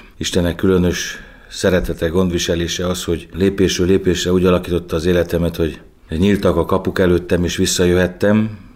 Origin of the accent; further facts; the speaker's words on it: Curvature Carpathians, Romania; anyai ágon pedig erdővidéki Székely Felsőrákosi, Barót melléki. De itt nőttem fel a Kárpát-kanyarban, itt neveltek, itt tanultam, ide jártam iskolába, a mentalitást is itt vettem át